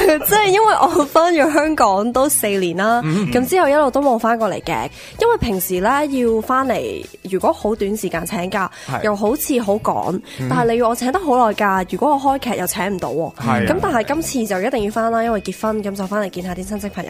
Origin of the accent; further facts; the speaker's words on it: Vancouver, British Columbia, Canada; 其实我以前细个喺温哥华嘅时候咧，就即系好细个学唱歌跳舞嗰啲啦